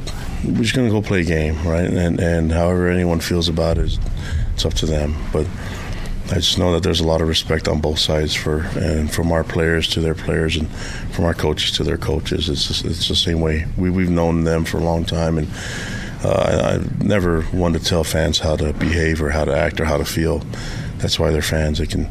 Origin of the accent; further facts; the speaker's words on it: Laie, Hawaii, United States; also born or lived in Tonga / Provo, Utah; But I do remember Hawaii, and I grew up in Laie and have tons of family out there. And so, went to preschool and Laie Elementary, and so I grew up there, and I have family there.